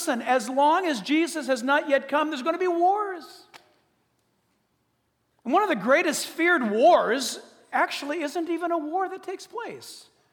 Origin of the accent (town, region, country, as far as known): United States